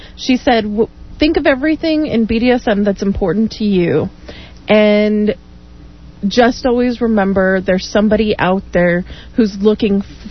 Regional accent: Salt Lake City, Utah, United States; also born or lived in Denver; I may be born and raised in Salt Lake, but I actually moved here after 10 years of living in Denver.

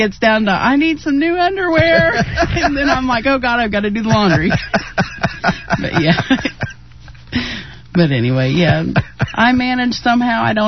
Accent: Ohio, United States; moved away; I'm from Ohio, moved here 8 years ago

